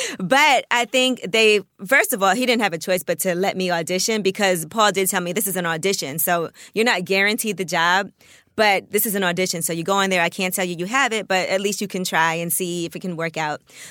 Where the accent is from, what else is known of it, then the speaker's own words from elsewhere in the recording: Brooklyn, New York, United States; And I knew … already because we're from Brooklyn.